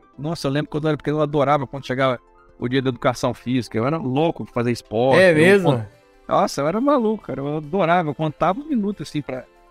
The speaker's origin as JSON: {"language": "Portuguese", "town": "Belo Horizonte", "region": "Minas Gerais", "country": "Brazil", "said": "sou de Minas Gerais, sou de Belo Horizonte."}